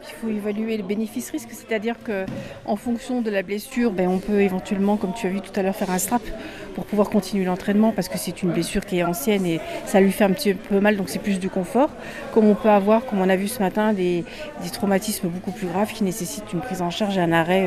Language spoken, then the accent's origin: French; Grand Est, France; Je suis originaire des Ardennes.